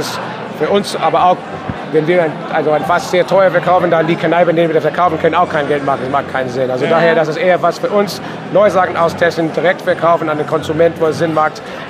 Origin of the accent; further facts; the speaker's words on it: United States; German is a second language; Also in den USA, wo ich herkomme